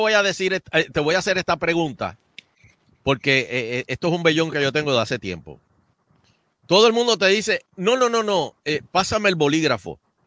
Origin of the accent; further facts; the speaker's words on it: Ponce, Puerto Rico; now in Gurabo, Puerto Rico; Yo no soy de Ponce, aunque yo soy de Ponce, aunque estoy secuestrado en Gurabo.